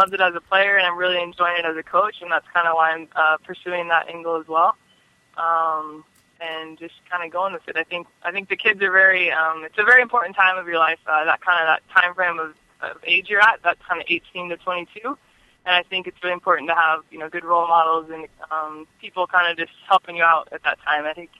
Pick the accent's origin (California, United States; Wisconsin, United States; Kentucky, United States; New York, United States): California, United States; I mean, like I said, growing up in the Bay Area, it's a small enough area where, you know, I grew up going to St. Mary's games